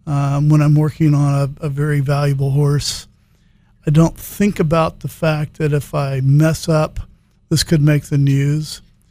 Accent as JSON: {"language": "English", "region": "South Carolina", "country": "United States", "tie": "born or raised there", "moved": "as an adult", "lives_now": "Lexington, United States", "said": "Sure, sure. I grew up in South Carolina. My dad was a veterinarian, and I went to University of Georgia to veterinary school. And I came to Lexington in 1978 after graduating from vet school"}